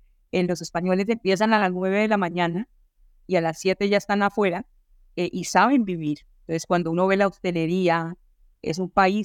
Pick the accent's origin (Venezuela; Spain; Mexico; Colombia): Colombia; first language Spanish; el español, pues como buena colombiana lo aprendí de nacimiento, pero el inglés también. Yo empecé a hablar inglés desde que tengo casi que uso de razón